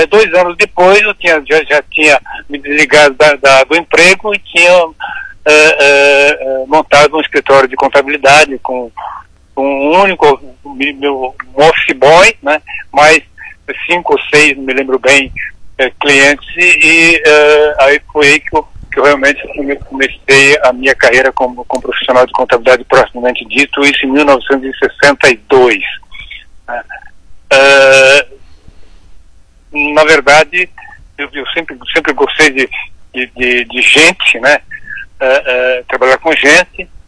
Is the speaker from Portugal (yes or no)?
no; Lins, São Paulo, Brazil; now in Paranavaí, Brazil; Eu vim do estado de São Paulo, mais precisamente da cidade de Lins, onde me formei ainda na época como técnico em contabilidade, e a convite de uma empresa fui parar lá em Paranavaí, no noroeste do Paraná